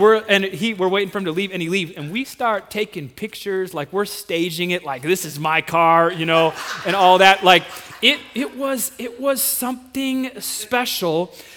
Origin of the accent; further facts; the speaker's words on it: Minnesota, United States; And I'm not even from Kansas. That's a quote from, okay. But we had officially left the land of Chevys and Fords and entered the land of Ferraris and Lamborghinis, all right? One after another, like cars that cost more than our houses back in Minnesota.